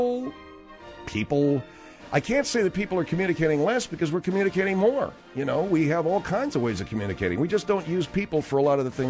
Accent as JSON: {"language": "English", "town": "Arcadia", "region": "California", "country": "United States", "tie": "born or raised there", "said": "That's, yeah, my hometown."}